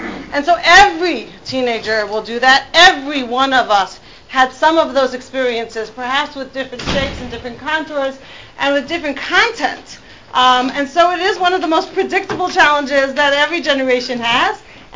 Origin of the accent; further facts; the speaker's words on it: Crown Heights, New York, United States; I grew up in Lubavitch, I grew up in Crown Heights